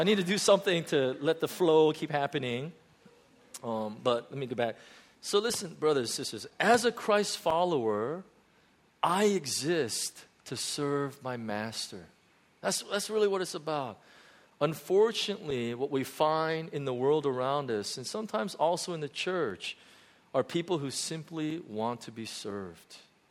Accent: United States; The way we grew up in the States, and I used to mow the lawn.

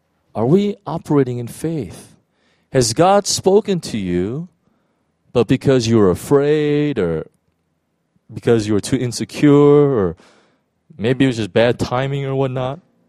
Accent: California, United States; I'm from California, so I know what an earthquake is, you know

